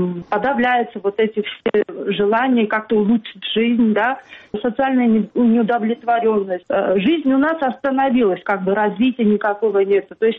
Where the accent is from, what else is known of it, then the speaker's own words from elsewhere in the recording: Akhalkalaki, Samtskhe-Javakheti, Georgia; почему я из Ахалкалаки поехала туда